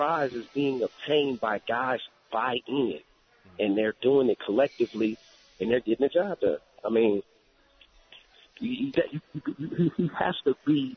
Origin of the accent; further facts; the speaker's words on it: Oakland, California, United States; Now, being born and raised in Oakland and in the Bay Area, I had the chance to watch that San Francisco 49ers team